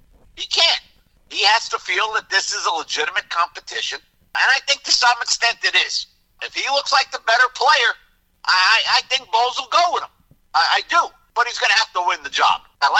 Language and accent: English; New York, United States; Growing up in New York, we never rooted for a New York team. Not one.